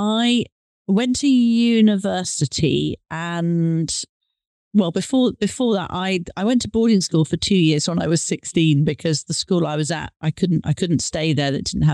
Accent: United Kingdom; born or raised there; also born or lived in Hong Kong; now in West Berkshire, United Kingdom

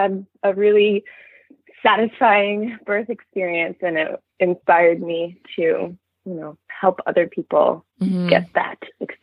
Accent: Berkeley, California, United States; Treasure Island in the San Francisco Bay Area. For now, we're moving to Berkeley soon, which is my hometown.

